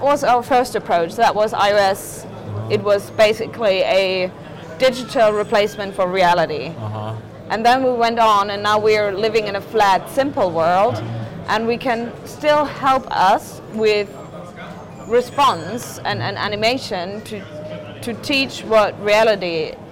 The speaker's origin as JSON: {"language": "English", "town": "Munich", "region": "Bavaria", "country": "Germany", "tie": "born there", "second_language": "English", "lives_now": "Berlin, Germany", "said": "I'm born in Munich."}